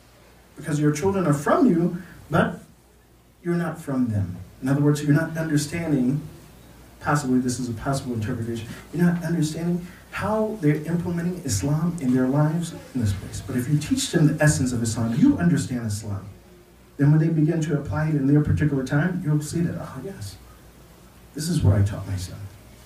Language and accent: English; United States; I said, I'm from America. I said, in America, when you wear jeans, you're not trying to be westernized. This is, you know, at least for me, I grew up here.